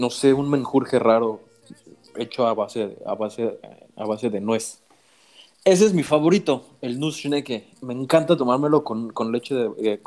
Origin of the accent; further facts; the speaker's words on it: Mexico; yo creo que a lo mejor también influye que soy mexicano y crecí con esa cultura, ¿no?